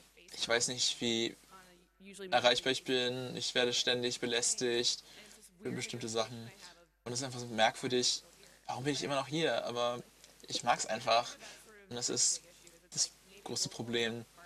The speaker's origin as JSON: {"language": "German", "region": "Louisiana", "country": "United States", "second_language": "German", "lives_now": "Germany", "said": "als Amerikanerin komme ich aus einem sehr spezifischen Ort, aus Louisiana, das der amerikanische Süden ist, wo es eine sehr, sehr spezielle Kultur ist. Wir sprechen zwei Sprachen, es ist Englisch. Und was anderes."}